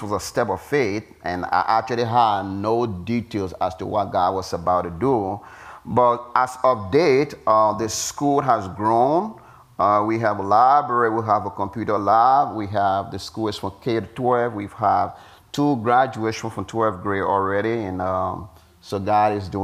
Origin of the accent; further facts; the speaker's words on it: Liberia; the community that I was raised up in Africa, where we have a lot of Pentecostal movements that are working very actively in Liberia.